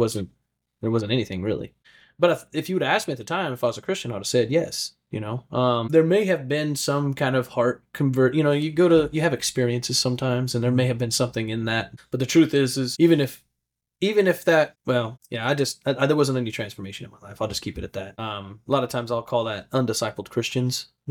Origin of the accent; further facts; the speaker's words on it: Texas, United States; So that's why I grew up in Texas. He had about 8,000 acres, 400 head of Charley bred cows, and 40 head of horses.